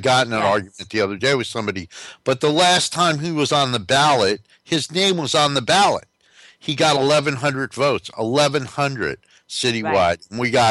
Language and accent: English; Newark, New Jersey, United States; New Jersey is a great state to be from. Especially if you're from Newark, New Jersey, like I was.